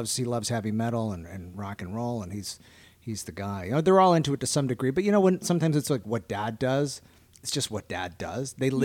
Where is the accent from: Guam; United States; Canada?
Canada; I live in Toronto, Canada. Mm-hmm. I'm Canadian.